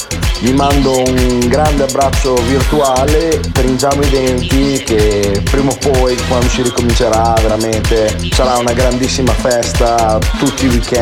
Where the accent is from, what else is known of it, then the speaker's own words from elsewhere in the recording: Castel San Pietro Terme, Emilia-Romagna, Italy; Ho 27 anni, vengo da Castel San Pietro Terme in provincia di Bologna